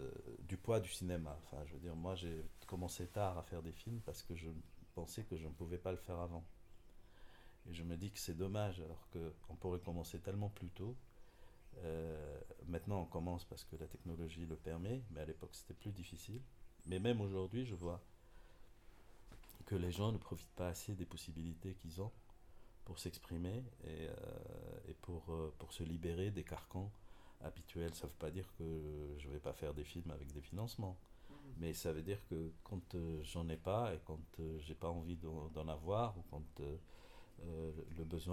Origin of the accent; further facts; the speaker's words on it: Tunisia; also born or lived in France; En 2007, j'ai quitté la France, je suis rentré en Tunisie